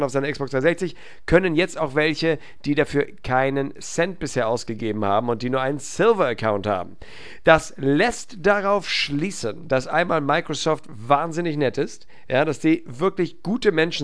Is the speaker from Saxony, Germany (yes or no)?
no; Hamburg, Germany; auch als Hamburger, ich weiß natürlich genau, wem ich die Daumen drücke, nämlich meinem HSV